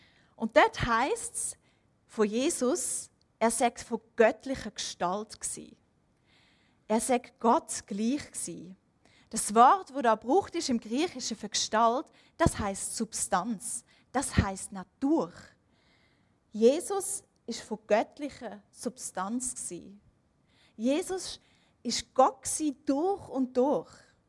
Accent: Germany; now in Switzerland; Ich bin ja Deutsche und ich habe einen deutschen Pass, ich habe eine deutsche Idee. Und vor 2 Wochen habe ich meinen Antrag auf Einbürgerung eingereicht, hier in der Schweiz.

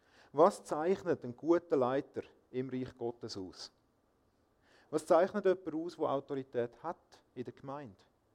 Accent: Rüti, Zurich, Switzerland; Ich bin aufgewachsen in Rüti und Umgebung, Zürich-Oberland. Und es ist schön, zwischendurch wieder mal in die Nähe von der Heimat zu kommen. Mittlerweile arbeite ich in Langenthal, in der FEG dort.

